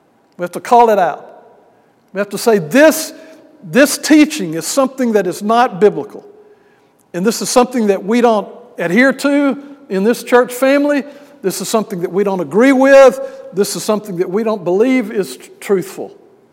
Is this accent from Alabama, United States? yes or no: yes; Birmingham, Alabama, United States; I was going to start the work in May after graduation, and had a chance to go home to Birmingham.